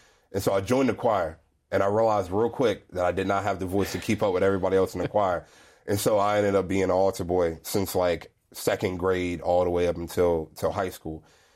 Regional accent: Lexington Park, Maryland, United States; Yeah, so I'm from Maryland, a nice, small little town called Lexington Park. And growing up there, I honestly never really wanted to stay there.

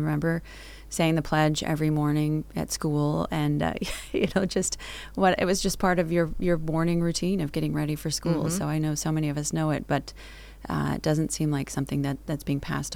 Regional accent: Oregon, United States; I grew up in Oregon, and Pendleton is housed there.

